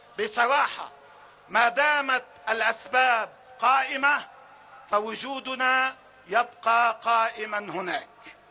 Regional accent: Lebanon; على وحدتنا الوطنية كلبنانيين

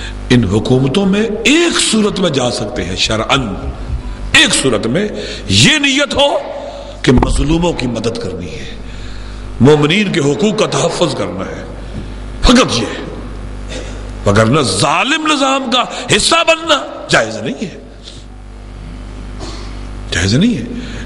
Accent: Pakistan; میں نے بتلایا میں پاکستانی ہوں، پاکستان میں میرا ایک مدرسہ ہے

